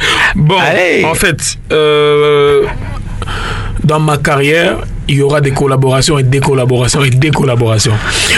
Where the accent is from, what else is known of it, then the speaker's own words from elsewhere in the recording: Goma, North Kivu, DR Congo; surtout avec la population de l'Est de mon pays, chez moi à Goma, à Beni, tout ce qui se passe là-bas.